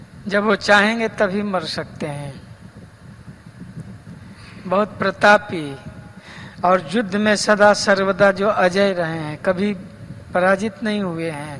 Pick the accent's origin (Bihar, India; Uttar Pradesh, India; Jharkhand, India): Bihar, India; हमारे यहाँ बिहार में एक लोकोक्ति है